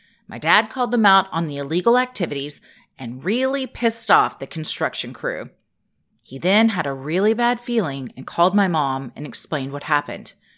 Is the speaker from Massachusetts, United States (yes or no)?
no; Ohio, United States; also born or lived in Texas; I live in Ohio, and a majority of my life was spent here, even though I was born in Texas.